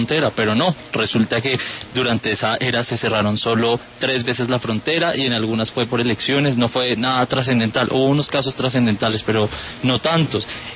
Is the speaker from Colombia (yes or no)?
yes; Colombia; somos nosotros los colombianos